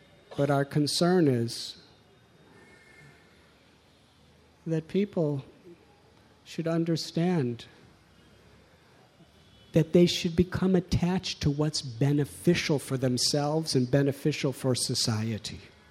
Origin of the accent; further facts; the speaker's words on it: Chicago, Illinois, United States; I'm from Chicago. And we have a baseball team called the Chicago Cubs.